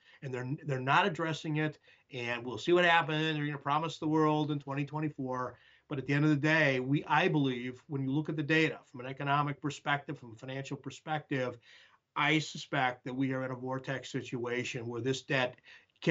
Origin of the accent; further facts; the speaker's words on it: United States; my parents were Americans, and I'm certainly an American.